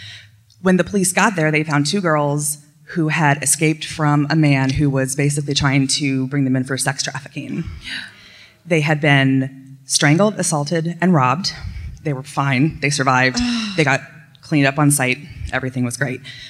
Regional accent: Williamsburg, Virginia, United States; I'm from Williamsburg, Virginia.

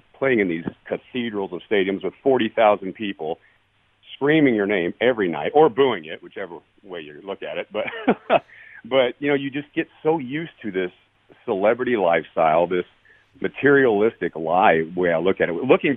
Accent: Arlington, Texas, United States; And we beat the Rangers in Arlington in front of all my hometown friends and family.

